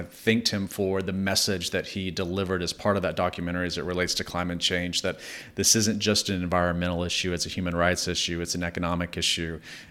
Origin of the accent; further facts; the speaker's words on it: Texas, United States; now in California, United States; And I'm still a Texan. I will always be a Texan. But when I moved to California